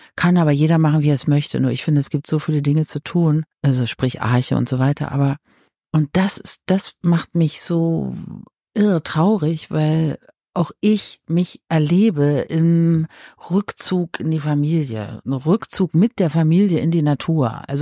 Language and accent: German; East Germany, Germany; weil ich komme ja aus dem Osten und gut, das ist jetzt auch schon sehr lange her. Aber ich bin aufgewachsen, die ersten im Prinzip 19, 20 Jahre in der DDR.